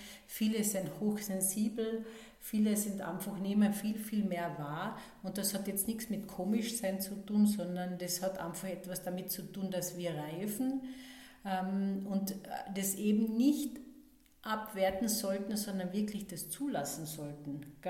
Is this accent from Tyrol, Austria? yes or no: no; Carinthia, Austria; ich bin eben aus Österreich, aus Kärnten.